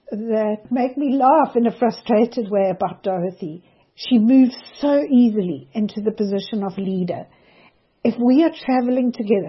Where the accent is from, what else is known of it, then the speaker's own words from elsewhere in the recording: Cape Town, Western Cape, South Africa; I'm from Cape Town.